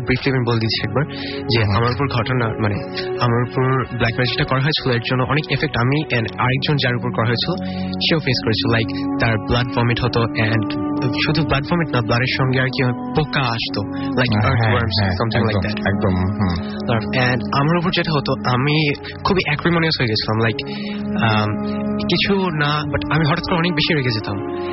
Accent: Kushtia, Khulna Division, Bangladesh; আমার home town হচ্ছে কুষ্টিয়া।

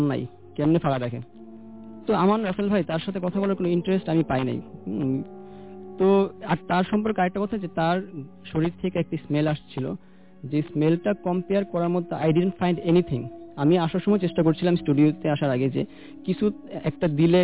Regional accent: Uttara, Dhaka Division, Bangladesh; Student of ব্র্যাকের university, and I am from Uttara.

